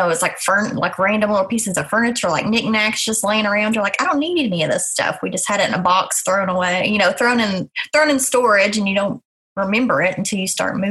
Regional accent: Church Hill, Tennessee, United States; now in Johnson City, United States; I live here in Northeast Tennessee. I'm from Churchill, live in Johnson City area.

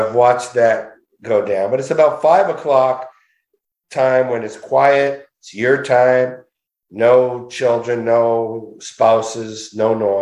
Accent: Montreal, Quebec, Canada; I'm from Montreal.

